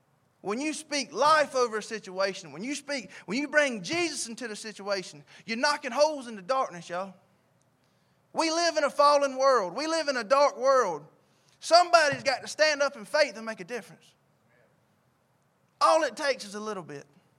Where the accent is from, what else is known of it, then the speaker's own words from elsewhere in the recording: Sylvania, Georgia, United States; I'm a boy from Sylvania, Georgia.